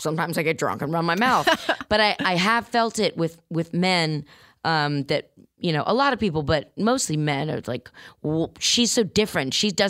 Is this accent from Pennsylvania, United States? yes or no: no; Columbus, Ohio, United States; And, you know, I also spent, like, most of my childhood in Columbus